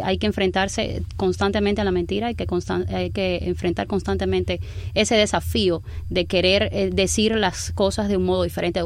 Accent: Santiago de Cuba, Cuba; born there; Nací en Cuba, soy ciudadana cubana.

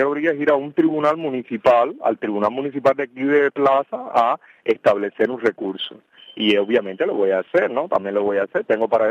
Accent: Cuba; yo sencillamente soy un ciudadano cubano

